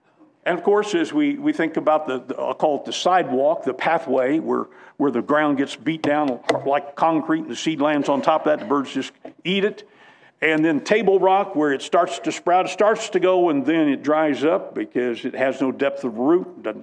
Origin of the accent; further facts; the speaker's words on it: Illinois, United States; now in Charlotte, United States; I came from Illinois, farming country. You got nice black loam